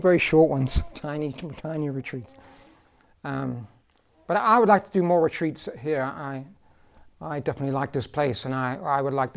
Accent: England, United Kingdom; I am from England. Raise your hand if you detected an accent.

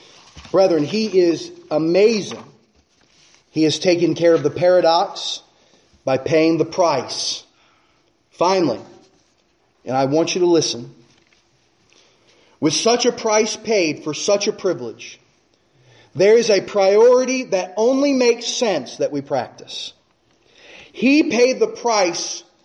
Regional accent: United States; born there; I praise God that I was born in America.

